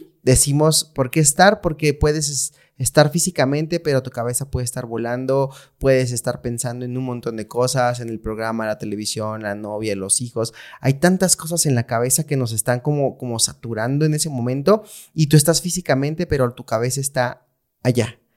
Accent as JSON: {"language": "Spanish", "region": "Puebla", "country": "Mexico", "said": "en Puebla, nosotros somos de Puebla"}